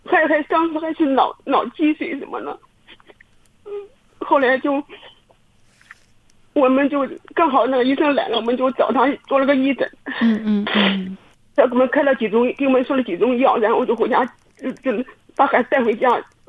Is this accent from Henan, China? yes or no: yes; Henan, China; 然后我是河南的